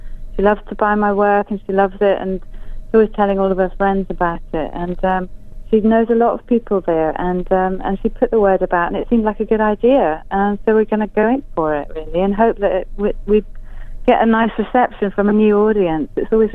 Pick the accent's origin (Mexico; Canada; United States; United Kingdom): United Kingdom; Scotland; now in England; I'm a Scottish painter, and I live in the south coast